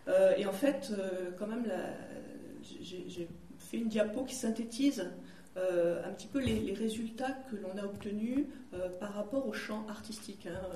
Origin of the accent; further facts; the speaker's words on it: Bordeaux, Nouvelle-Aquitaine, France; puisque je viens de Bordeaux, donc de l'Aquitaine.